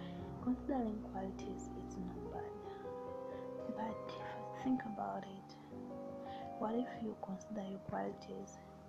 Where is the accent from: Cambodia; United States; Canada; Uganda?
Uganda; moved away; I'm from Uganda, but right now I'm here in online working as a housemaid.